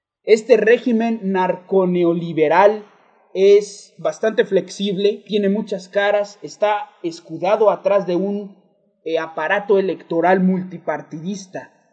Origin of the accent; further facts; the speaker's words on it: Mexico; como mexicanas y mexicanos tenemos que movilizarnos conscientemente